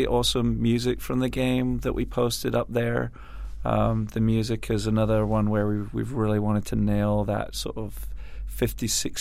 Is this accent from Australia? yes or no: no; Scotland, United Kingdom; born there; I'm Scottish by birth as well